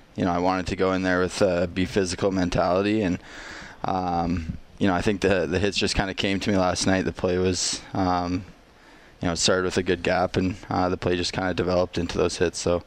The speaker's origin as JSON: {"language": "English", "region": "Saskatchewan", "country": "Canada", "tie": "born or raised there", "said": "I'm back in Saskatchewan. So Esvan, Saskatchewan is my hometown"}